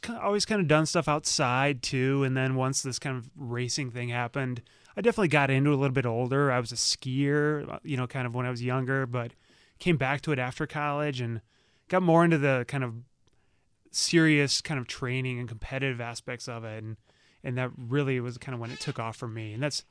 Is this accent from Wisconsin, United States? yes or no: yes; West Bend, Wisconsin, United States; I grew up in, we moved around a little bit, but kind of in the West Bend area.